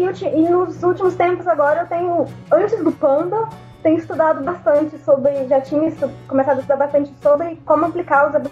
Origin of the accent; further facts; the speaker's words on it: Juiz de Fora, Minas Gerais, Brazil; now in São Paulo, Brazil; Então, eu também sou de Juiz de Fora, né? Tô me mudando agora pra cidade grande, vindo pra São Paulo.